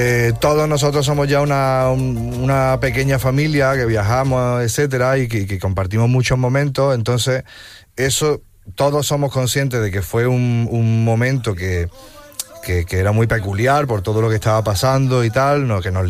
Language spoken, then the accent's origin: Spanish; Córdoba, Andalusia, Spain; Que es Córdoba, yo soy de Córdoba.